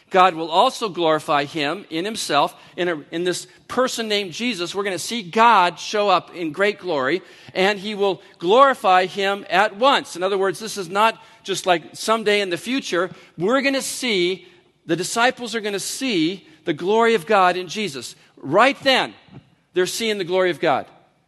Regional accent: California, United States; But I didn't know that because I'm from California.

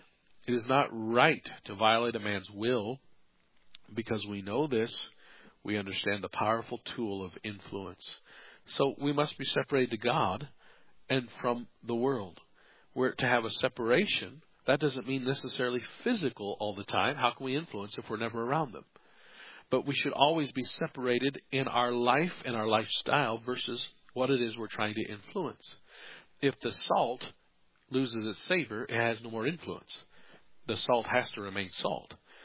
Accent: United States; you and I, we grew up in America, so we just can't even fathom the idea of a institution jailing someone just for preaching the Bible.

